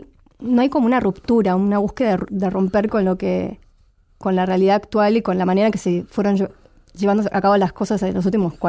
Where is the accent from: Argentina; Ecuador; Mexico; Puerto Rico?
Argentina; nosotros como argentinos